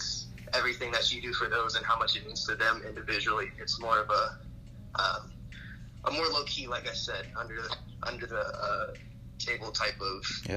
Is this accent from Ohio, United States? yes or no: yes; Columbus, Ohio, United States; I'm from Columbus, Ohio. Big C-Bus.